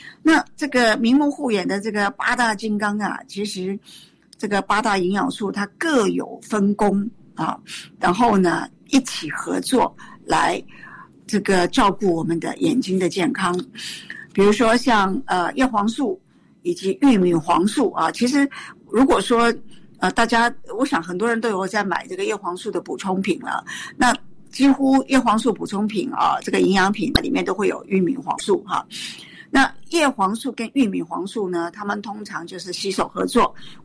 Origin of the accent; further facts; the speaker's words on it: Taiwan; 我们在台湾，我们台湾人呢